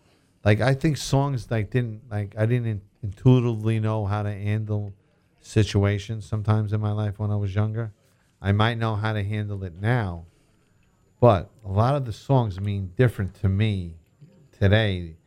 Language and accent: English; Long Island, New York, United States; also born or lived in Ithaca; I was born in Ithaca, but I grew up in Long